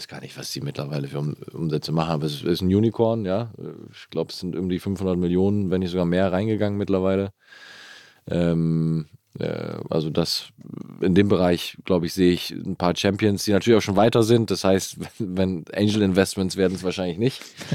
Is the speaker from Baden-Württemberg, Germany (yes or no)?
no; Osnabrück, Lower Saxony, Germany; aus meiner Heimatstadt Osnabrück